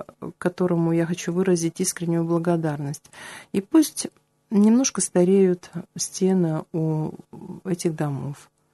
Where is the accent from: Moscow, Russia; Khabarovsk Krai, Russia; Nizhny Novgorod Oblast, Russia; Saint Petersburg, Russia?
Saint Petersburg, Russia; томичи, с которыми я работала в Томске, сегодня живут в моем родном городе. Я там не живу, но мои томичи, они там живут. И это немножко тоже как бы кусочек меня в Питере, да.